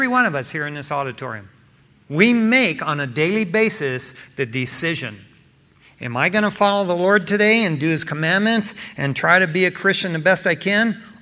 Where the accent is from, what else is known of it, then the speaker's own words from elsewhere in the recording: East Detroit, Michigan, United States; Yeah, I'm from East Detroit, Michigan.